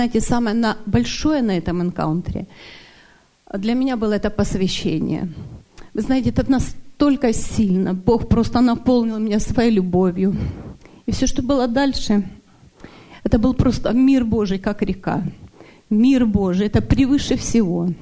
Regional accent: Sacramento, California, United States; я из Сакраменто.

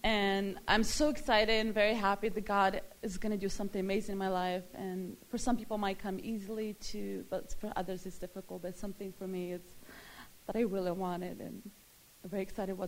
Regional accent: Spokane, Washington, United States; I'm from Spokane, Washington.

